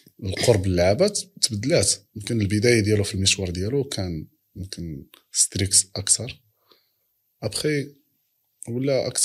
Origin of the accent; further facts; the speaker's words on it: Morocco; يمكن حنا كجمهور مغربي